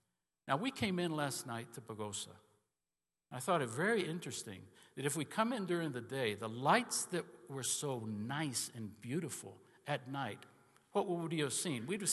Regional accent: Panama; also born or lived in Cuba / United States / Spain; Do you want to hear that I was born in Cuba? Do you want to hear that I was raised in Panama? Do you want to hear that I was educated in the United States? Then I went to Spain.

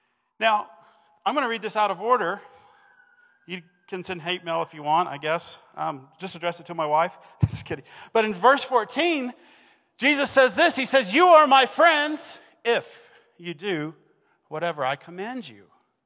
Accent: Pagosa Springs, Colorado, United States; I grew up here in Pagosa riding my bike. I love Colorado.

